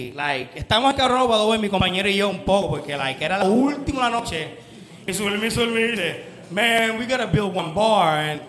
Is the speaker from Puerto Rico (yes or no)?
yes; Puerto Rico; Aquí somos bien boricua, bien local.